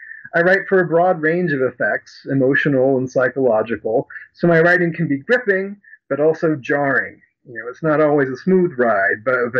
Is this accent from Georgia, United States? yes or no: yes; Georgia, United States; I grew up in the American South in Georgia and had plenty of exposure to the dominant religious traditions there.